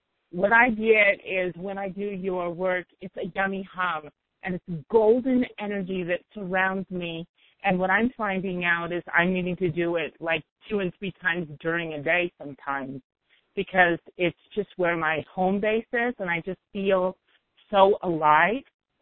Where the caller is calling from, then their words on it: Oregon, United States; I'm calling from Oregon State.